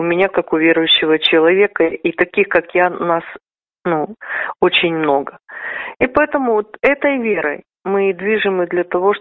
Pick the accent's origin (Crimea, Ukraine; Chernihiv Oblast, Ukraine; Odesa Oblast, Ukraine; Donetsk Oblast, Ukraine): Odesa Oblast, Ukraine; Я живу в Одессе почти 12 лет. Я из области. Из Одесской области.